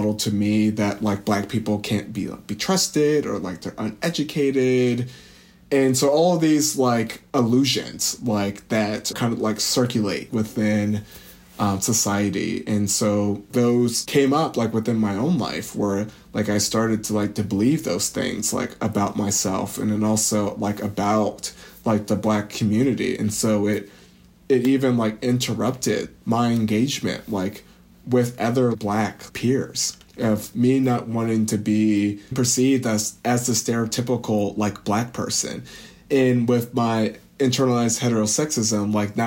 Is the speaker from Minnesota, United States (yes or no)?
no; Galesburg, Illinois, United States; I'm from Galesburg, Illinois, which is a small rural town, and it was a pretty predominantly white and conservative community, and I personally grew up in a Christian and Seventh-day Adventist family.